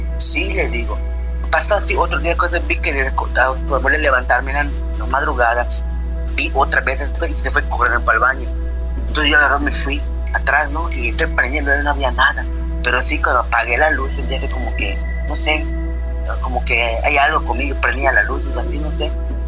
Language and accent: Spanish; Tekantó, Yucatán, Mexico; pueblo donde digo que era como una hora y media acá de la capital, que es Mérida, se llama Tecantó, mi pueblo. No había señal telefónica